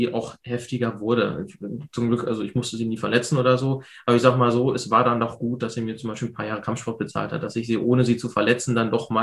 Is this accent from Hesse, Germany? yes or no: no; Hanover, Lower Saxony, Germany; Ich komme aus der Hannover Großstadt, direkt innen drin.